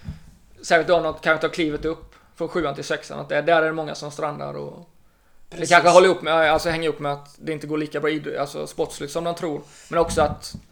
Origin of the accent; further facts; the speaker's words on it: Småland, Sweden; jag är ju uppvuxen i Småland